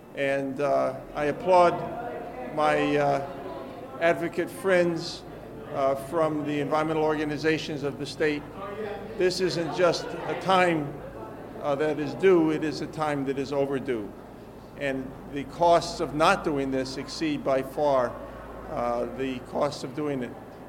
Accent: New York, United States; I come from Long Island. We have beaches covered with plastic and glass bottles.

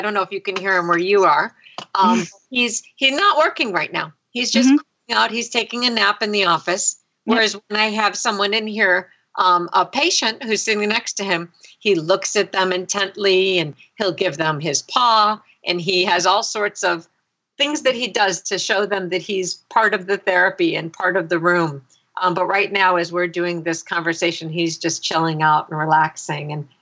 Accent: Chicago, Illinois, United States; since I'm from Chicago, Illinois, I pulled one from the Chicago Tribune.

